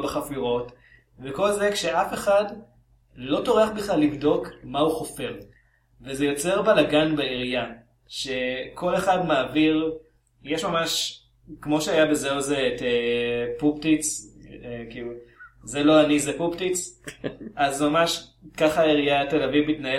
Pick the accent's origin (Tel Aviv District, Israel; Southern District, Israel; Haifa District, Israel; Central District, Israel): Central District, Israel; Even Yehuda; אני גדלתי באבן יהודה. עכשיו, לא בדיוק קיבוץ, אבל כל האזור שם של לב השרון